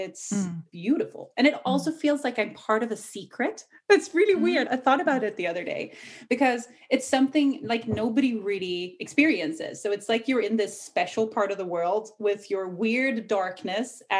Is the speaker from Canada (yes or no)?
no; Ireland; accent: Irish; also born or lived in Gothenburg, Sweden / Australia / England; now in Svalbard, Norway; So before this, I moved from Gothenburg, but I kind of grew up living in Ireland for a few years. So you'll hear a hint of Irish. I actually usually had like a super thick Irish accent, but it faded over the years.